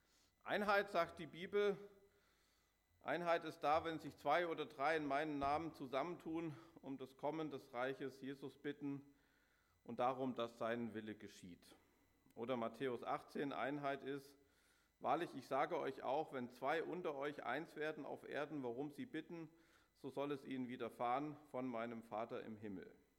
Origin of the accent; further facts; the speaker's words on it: Saxony, Germany; da waren wir in dem Ort, das ist da, wo ich herkomme, oder die Region